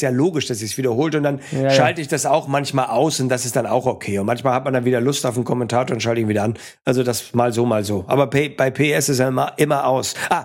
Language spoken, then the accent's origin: German; Hamburg, Germany; ich komme jetzt hier aus Hamburg